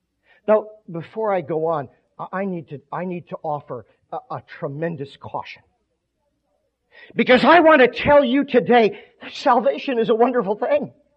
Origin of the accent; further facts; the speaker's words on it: Michigan, United States; And I am from Michigan.